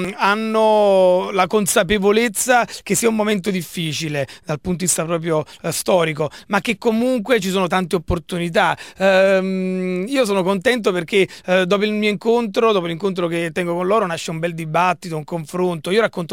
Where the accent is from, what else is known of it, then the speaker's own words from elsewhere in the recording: Avellino, Campania, Italy; questa è proprio la tappa più vicina a casa mia. Tutti sanno che io sono di Avellino